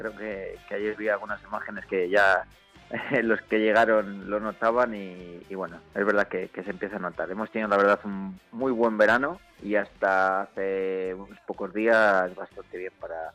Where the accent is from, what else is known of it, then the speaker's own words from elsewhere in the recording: Salamanca, Castile and León, Spain; Sí, y mira que yo al final soy de Salamanca y no está muy, muy lejos